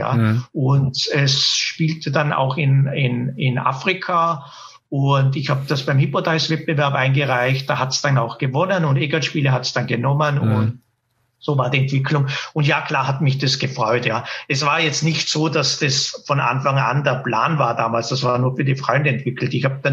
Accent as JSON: {"language": "German", "town": "Schruns", "region": "Vorarlberg", "country": "Austria", "tie": "born or raised there", "said": "von meinem Heimatort Schruns mitgenommen habe"}